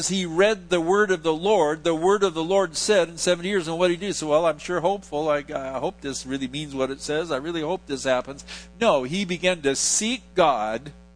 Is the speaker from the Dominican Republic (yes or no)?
no; Portland, Oregon, United States; now in San Francisco, United States; I grew up in Portland, and it didn't used to be that kind of a hellhole.